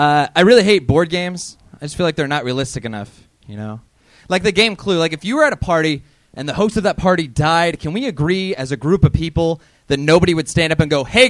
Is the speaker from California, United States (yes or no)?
yes; Fresno, California, United States; I'm from Fresno.